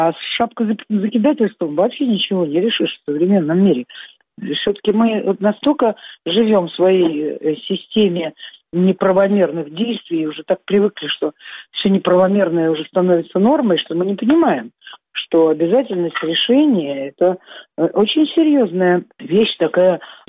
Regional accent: Russia; как россиянин

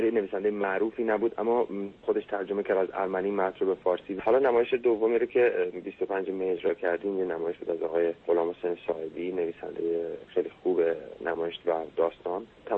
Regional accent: Iran; moved away as an adult; now in Canada; در سال 2005 وقتی که من از ایران به کانادا مهاجرت کردم

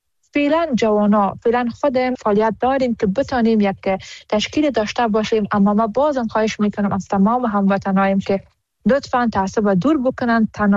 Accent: Afghanistan; ما حمایت همه افغانهای ما را ضرورت داریم و خودم یک قدر از خونمون به بدنم باشه بخاطر وطندارم، وطنم دریغ نمیکنم

